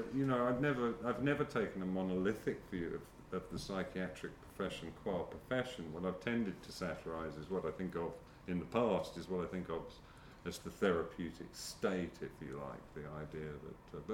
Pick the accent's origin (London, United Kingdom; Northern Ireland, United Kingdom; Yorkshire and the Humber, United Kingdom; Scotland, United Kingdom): London, United Kingdom; in the 1960s, when I grew up in London